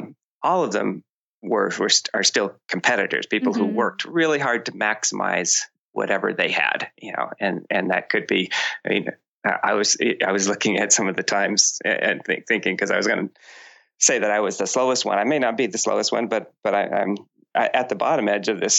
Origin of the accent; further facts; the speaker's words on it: Maine, United States; I grew up in Maine.